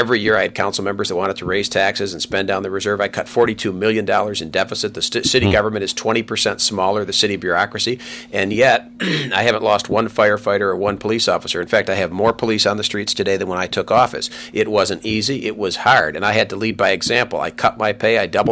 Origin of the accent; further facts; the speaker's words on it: Pontiac, Michigan, United States; I grew up in Pontiac. My dad came here from Italy after the war